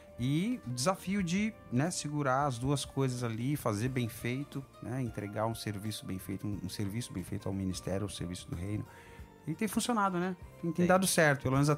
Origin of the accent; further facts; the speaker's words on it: Campinas, São Paulo, Brazil; eu e o Thiago, somos lá do interior de Campinas, região de Campinas